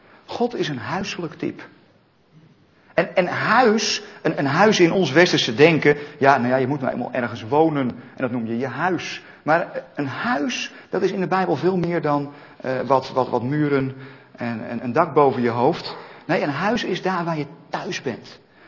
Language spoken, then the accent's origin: Dutch; Amersfoort, Utrecht, Netherlands; maar dat wist u al, ik kom uit Amersfoort.